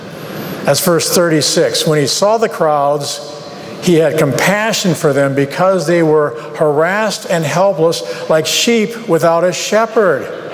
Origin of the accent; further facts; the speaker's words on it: Midwest, United States; One of my small comforts in life is I'm from the Midwest, and driving through the Midwest to see the rows of corn on the highways there, mile after mile of corn